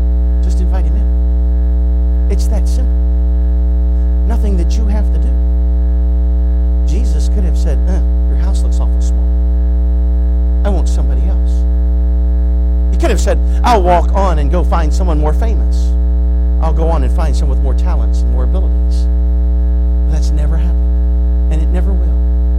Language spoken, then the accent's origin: English; West Virginia, United States; I think some of you know that originally we're from West Virginia.